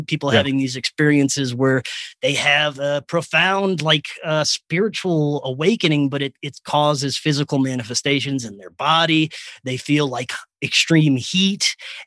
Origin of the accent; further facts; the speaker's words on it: Louisiana, United States; He is from Louisiana, from my home state